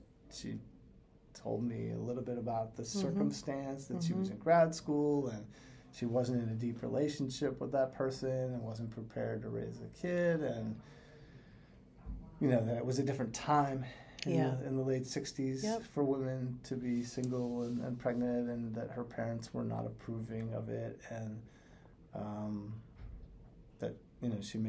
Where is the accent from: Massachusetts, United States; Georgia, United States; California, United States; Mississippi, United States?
Massachusetts, United States; because I grew up in Western Mass.